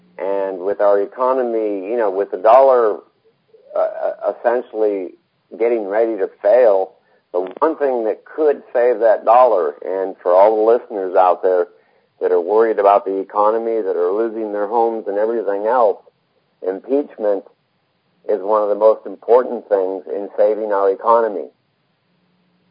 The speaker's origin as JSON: {"language": "English", "country": "United States", "said": "this is what I believe I have to do as an American to try to help our country."}